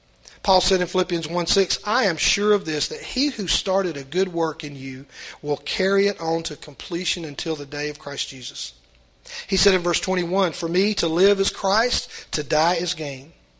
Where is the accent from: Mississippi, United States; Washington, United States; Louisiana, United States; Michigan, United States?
Mississippi, United States; So-So; I'm from So-So, Mississippi.